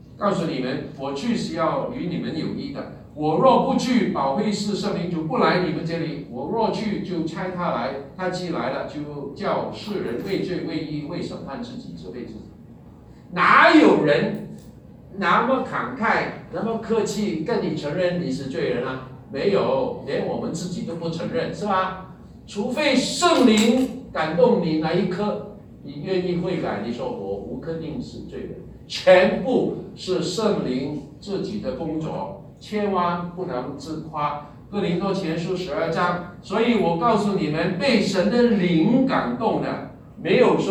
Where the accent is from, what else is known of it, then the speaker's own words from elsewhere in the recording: Guangdong, China; 所以我们广东人就说帮水咯啊